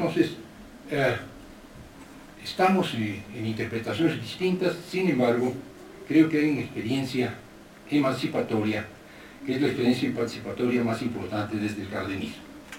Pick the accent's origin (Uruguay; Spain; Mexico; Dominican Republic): Mexico; Somos estos mexicanos